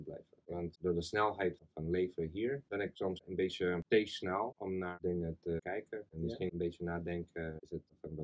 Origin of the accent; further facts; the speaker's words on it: Russia; Dutch is a second language; now in Netherlands; Ik ben Russisch.